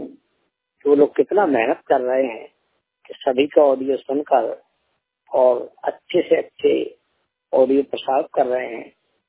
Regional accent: Uttar Pradesh, India; मैं जिला जालौन उत्तर प्रदेश यूपी के रहने वाला हूँ

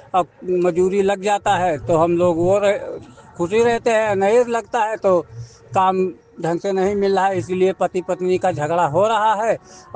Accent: Pipra Padarat, Uttar Pradesh, India; पिपरा पदारत का रहने वाला हूँ, जिला बहराइच, थाना प्रयागपुर, तहसील प्रयागपुर का रहने वाला हूँ।

